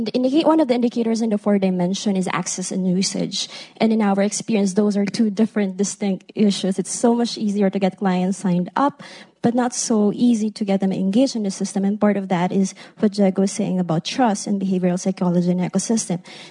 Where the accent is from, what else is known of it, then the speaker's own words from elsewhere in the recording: Philippines; from the Philippines.